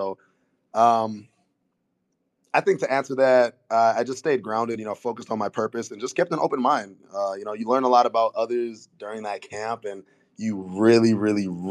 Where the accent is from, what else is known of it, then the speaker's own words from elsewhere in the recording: Nigeria; Is I just wanted to give something very regal, powerful, and just unapologetically Nigerian, you know.